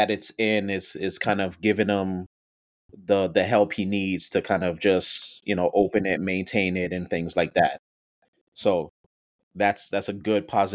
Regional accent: Jamaica; I definitely love being Jamaican

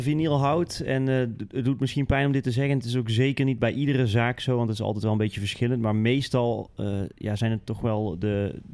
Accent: Groningen, Netherlands; We komen wel uit Groningen, joh.

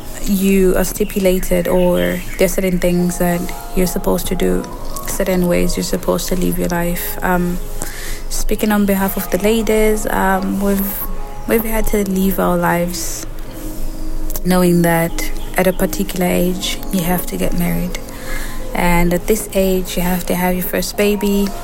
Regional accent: Zimbabwe; moved away as an adult; now in China; I'm from Zimbabwe, born and raised there.

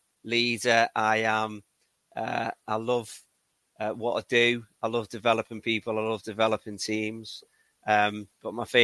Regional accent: Liverpool, North West England, United Kingdom; now in Stratford, United Kingdom; I'm originally from Liverpool. I now live in the middle of the country in Stratford.

